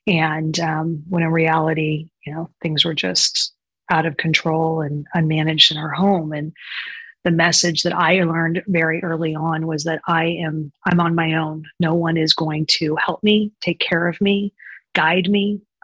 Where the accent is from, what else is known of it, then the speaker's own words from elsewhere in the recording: Los Angeles, California, United States; So going back to childhood, I was raised in Los Angeles, the oldest of three girls, upper middle class family.